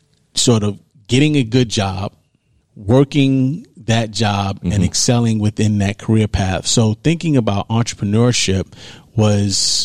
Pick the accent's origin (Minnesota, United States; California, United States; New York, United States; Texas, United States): New York, United States; New York City; I grew up in New York. I grew up in Harlem, New York.